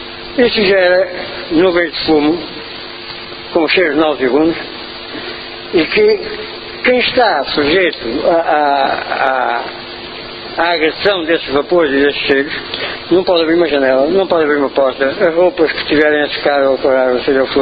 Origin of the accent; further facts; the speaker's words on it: Figueira da Foz, Coimbra, Portugal; Eu venho do Conselho da Figueira da Foz, onde há duas unidades industriais da empresa Lusiaco.